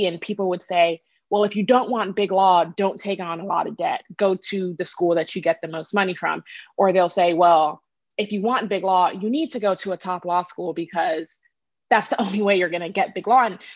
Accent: Rockville, Maryland, United States; moved away as an adult; I was born and raised in Rockville, Maryland before moving to Florida with my parents after I graduated high school.

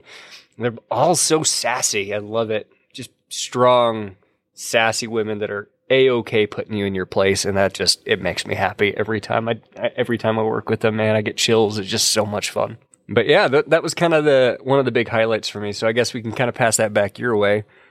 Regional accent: Oklahoma, United States; growing up in Oklahoma, I am acutely aware of the stories surrounding the Native Americans

